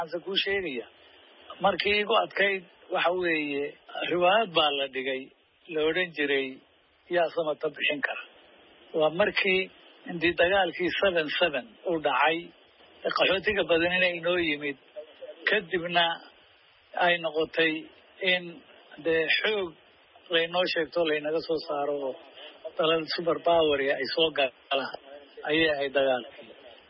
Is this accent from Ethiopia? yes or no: yes; Somali Region, Ethiopia; waxaan kusoo barbaaray dalka Ethiopia oo qoomiyad ku joogaan deegaanka Soomaalida especially weliba Soomaalida iyo Oromada halkaasaan kusoo barbaaray